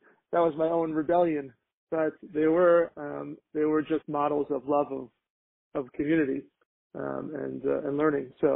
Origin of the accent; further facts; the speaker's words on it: New Jersey, United States; I grew up in New Jersey. Never heard of Randolph